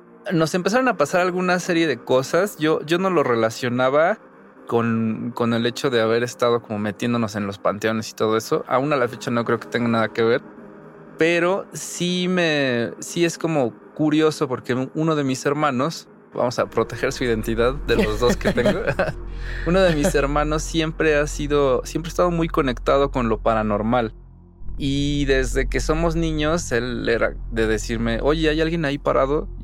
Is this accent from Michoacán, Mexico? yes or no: yes; La Piedad, Michoacán, Mexico; born or raised there; also born or lived in Mexico City / Encarnación de Díaz